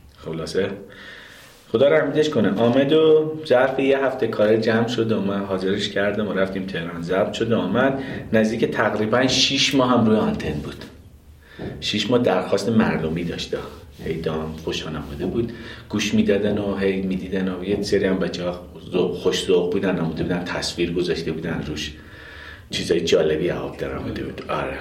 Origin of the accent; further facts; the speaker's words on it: Hamadan, Iran; ما همدانی هستیم